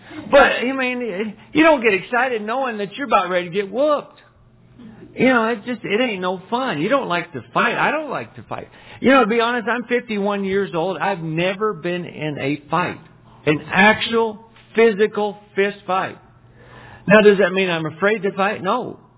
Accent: Texas, United States; Of course, I'm from Texas.

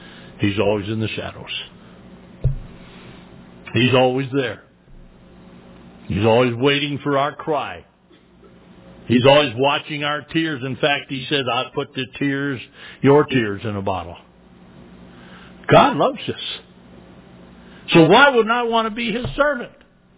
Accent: Hope, Michigan, United States; He grew up in my hometown of Hope, Michigan.

